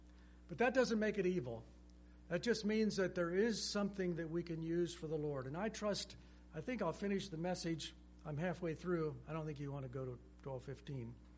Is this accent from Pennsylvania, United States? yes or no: yes; Lititz, Pennsylvania, United States; I come from Mennonite family, the Amish area. In near Lititz, Lancaster County, they won't have cars.